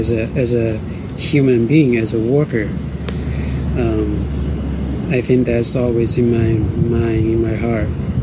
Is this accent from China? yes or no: yes; China; I grew up in China, in a small rural island